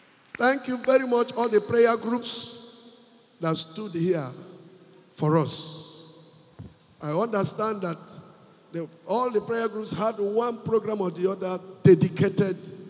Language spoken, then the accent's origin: English; Nasarawa, Nigeria; Somebody told me yesterday, when I said I'm from Nasarawa State, they say, eh? They thought I'm an Igbo man.